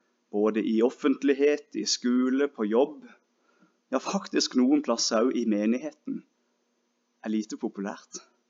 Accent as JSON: {"language": "Norwegian", "region": "Finnmark", "country": "Norway", "accent": "Finnmark dialect", "said": "ta en sånn en tolk til Finnmarks dialekt. Håper vi slipper det."}